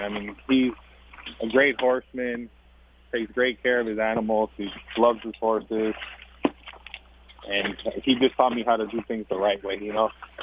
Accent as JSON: {"language": "English", "town": "Bay Area", "region": "California", "country": "United States", "tie": "born or raised there", "said": "I grew up in the Bay Area."}